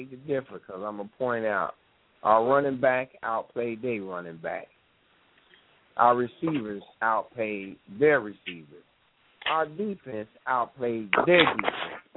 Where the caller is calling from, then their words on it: Dayton, Ohio, United States; I'm calling from Dayton, Ohio, and it's the Cleveland Browns again.